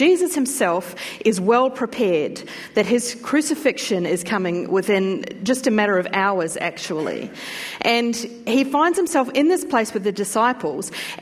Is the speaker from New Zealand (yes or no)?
yes; New Zealand; accent: Kiwi; Do you know, when I listen to Kiwis speak, my accent comes back. So I'm very sorry. Here's my apologies at the beginning that I might start to sound a little bit Kiwi